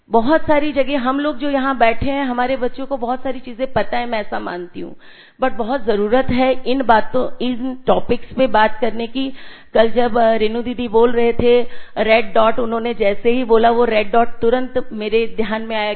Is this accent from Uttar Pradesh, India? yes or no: no; Vadodara, Gujarat, India; मैं वडोदरा से आई हूँ और बिहेवियरल काउंसलिंग में डील करती हूँ, बच्चों के साथ काम करती हूँ।